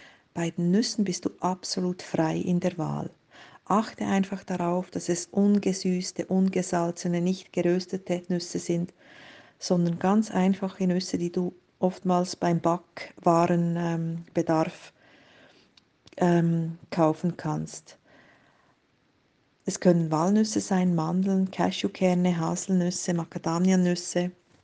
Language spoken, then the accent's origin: German; Switzerland; wie ihr vielleicht hört, komme ich aus der Schweiz. Ich arbeite in Thun als Ernährungscoach, bin selber Mutter von zwei Kindern